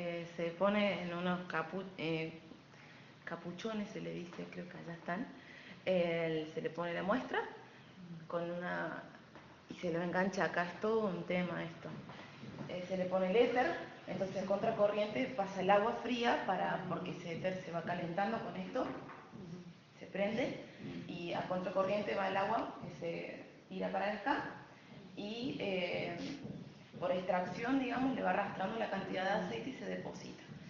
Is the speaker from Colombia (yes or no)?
no; Córdoba, Argentina; now in Misiones, Argentina; O sea, por más que yo soy cordobesa, ya me senté acá